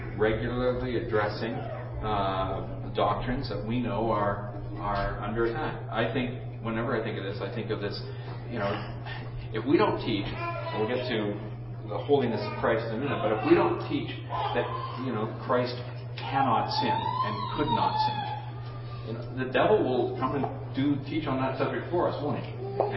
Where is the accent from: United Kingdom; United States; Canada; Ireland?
Canada; Now, I'm a Canadian, so I don't understand all the ins and outs of being an American